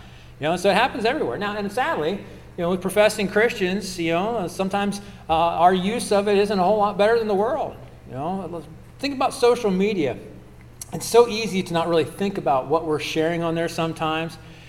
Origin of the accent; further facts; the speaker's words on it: Ohio, United States; because I'm from Ohio, we call it pop, right?